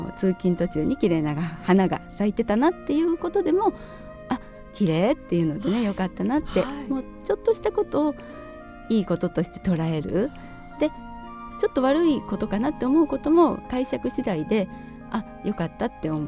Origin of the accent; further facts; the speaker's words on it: Osaka, Japan; moved away as an adult; now in Ehime, Japan; 大阪出身なので結構若い時はお休み取って海外旅行も行ってたんです。でそれが結婚して愛媛に来て